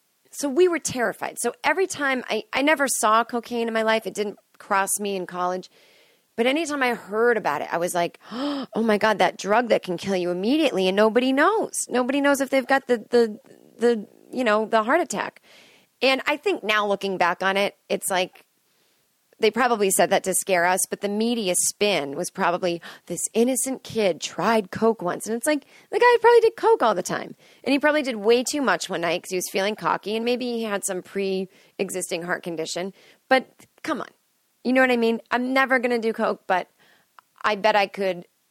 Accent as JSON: {"language": "English", "town": "Boston", "region": "Massachusetts", "country": "United States", "tie": "born or raised there", "said": "because I grew up in right outside of Boston."}